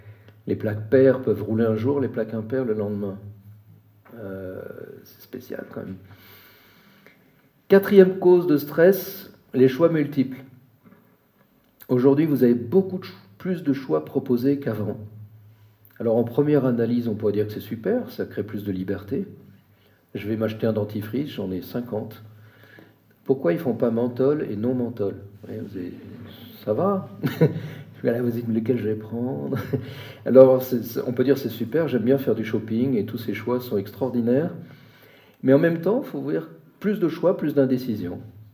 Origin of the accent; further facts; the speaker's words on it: Paris, Île-de-France, France; now in Geneva, Switzerland; Moi, j'ai grandi à Paris, je m'y suis habitué, mais je me rendais pas. Maintenant que j'y retourne, venant de Genève parfois